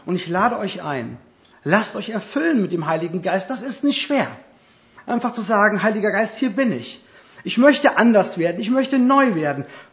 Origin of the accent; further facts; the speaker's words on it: Hesse, Germany; Ich denke da an eine Erfahrung aus meinem Heimatdorf in Hessen.